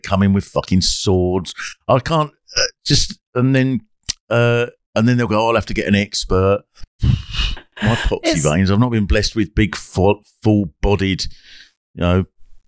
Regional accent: England, United Kingdom; Well, I keep getting asked that, as people do, because we're English and polite

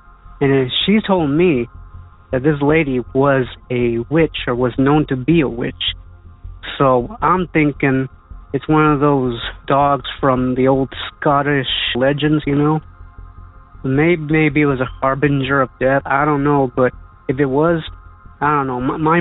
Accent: San Benito, Texas, United States; I'm from San Benito, Texas.

